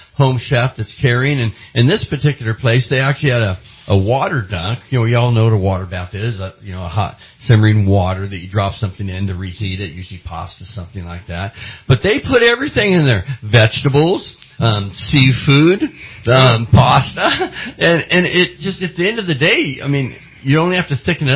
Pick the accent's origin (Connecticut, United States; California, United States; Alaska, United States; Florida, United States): California, United States; San Jose; born there; I think that's where I was named after since I was born in San Jose.